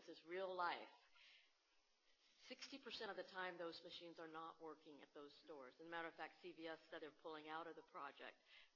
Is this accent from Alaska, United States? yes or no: no; Arlington, Virginia, United States; I am from Arlington, Virginia.